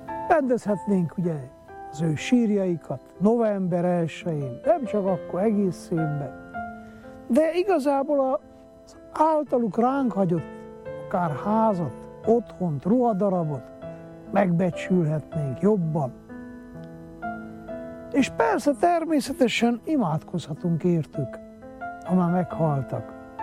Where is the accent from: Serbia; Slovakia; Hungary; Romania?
Romania; Miercurea Ciuc, Harghita; Oda az a Csíkszeredába, én ott nőttem fel